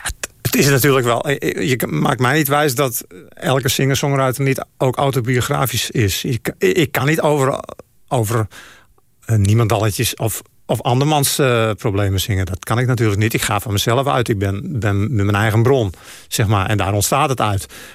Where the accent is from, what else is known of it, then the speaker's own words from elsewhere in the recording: Friesland, Netherlands; En bij ons in Friesland werd het niet geleerd op school. Tenminste, niet op mijn lagere school.